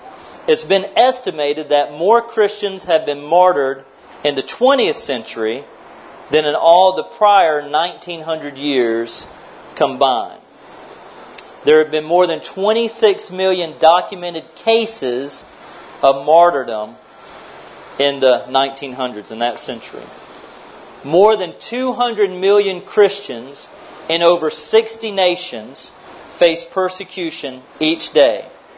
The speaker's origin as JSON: {"language": "English", "country": "United States", "said": "as well as my home country in the United States of America"}